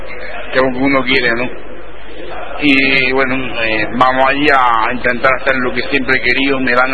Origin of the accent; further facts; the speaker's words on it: Granada, Andalusia, Spain; yo soy granadista, soy granadino.